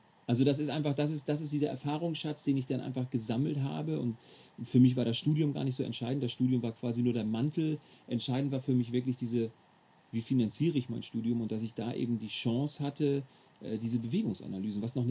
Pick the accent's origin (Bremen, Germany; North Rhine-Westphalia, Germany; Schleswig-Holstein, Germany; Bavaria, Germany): Schleswig-Holstein, Germany; born there; Nee, ich bin gebürtiger Schleswig-Holsteiner quasi.